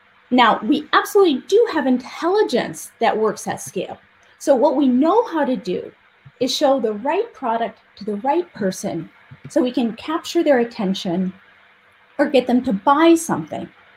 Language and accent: English; France; English is a second language; and I'm from France